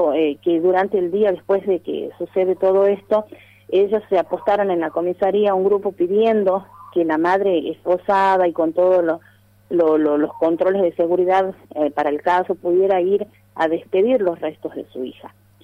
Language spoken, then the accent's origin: Spanish; Apolinario Saravia, Salta, Argentina; yo soy de Apolinario Sarabia